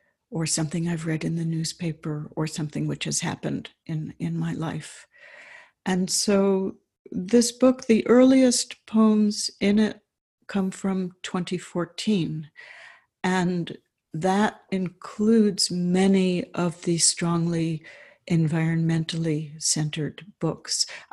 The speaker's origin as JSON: {"language": "English", "town": "New York City", "region": "New York", "country": "United States", "tie": "born or raised there", "said": "And, you know, I grew up in New York City. It was a world of concrete."}